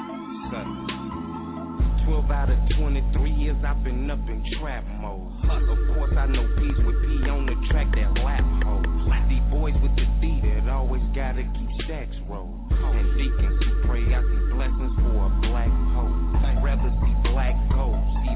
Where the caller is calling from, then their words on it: Minneapolis, Minnesota, United States; Northside, Minneapolis, Minnesota. Where I'm